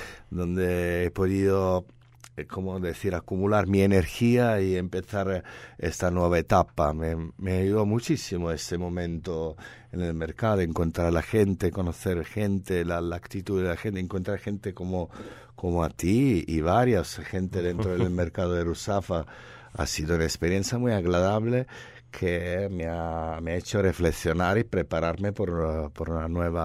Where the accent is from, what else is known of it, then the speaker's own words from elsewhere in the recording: Sicily, Italy; now in Spain; vivo bien en España. He encontrado también, he sido como un poco una vuelta a mi tierra, porque he encontrado muchas cosas parecidas a mi tierra. En esta vez me refiero justamente a Sicilia